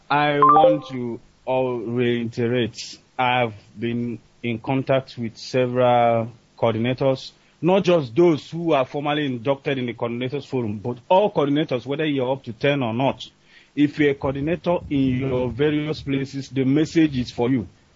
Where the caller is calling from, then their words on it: Malaysia; I'm calling here from Malaysia.